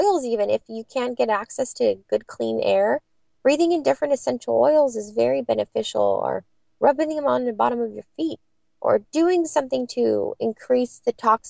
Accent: San Diego, California, United States; Monsanto manufactured PCBs have polluted the entire San Diego Bay. This is my hometown

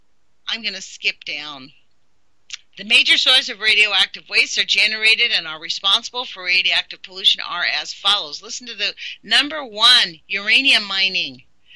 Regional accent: United States; Last night was a humiliation as an American.

